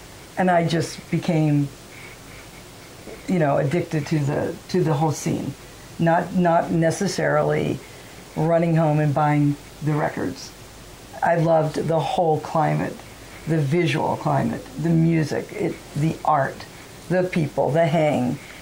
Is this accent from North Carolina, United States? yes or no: yes; Charlotte, North Carolina, United States; born there; also born or lived in Atlanta; now in New York, United States; I am born in Charlotte, North Carolina, and I've lived all up and down the East Coast, but before New York, I was in Atlanta, and that's where I cut my teeth in music photography.